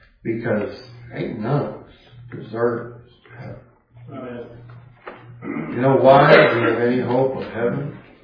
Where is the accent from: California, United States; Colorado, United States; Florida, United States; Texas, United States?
California, United States; Well, I grew up in California, so you have to forgive me.